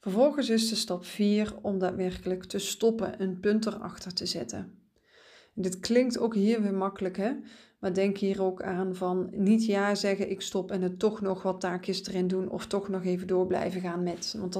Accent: Belgium; Want ik ben Belg, ik ben Bourgondier, ik hou van lekker eten en drinken.

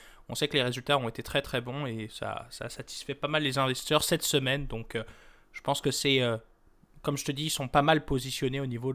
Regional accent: France; now in Canada; chez nous en France

